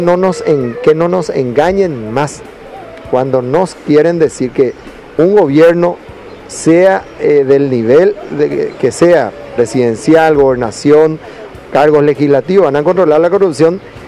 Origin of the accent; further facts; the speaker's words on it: Paraguay; los detractores a esta necesidad que tenemos como pueblo paraguayo.